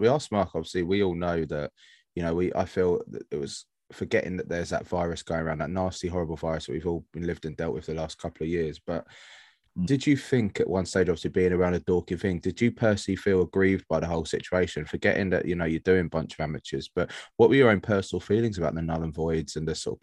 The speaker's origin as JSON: {"language": "English", "region": "London", "country": "United Kingdom", "said": "I'm from South London"}